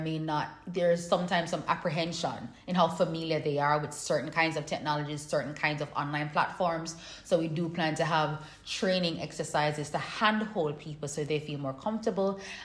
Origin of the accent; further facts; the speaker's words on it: Jamaica; and I'm from Jamaica.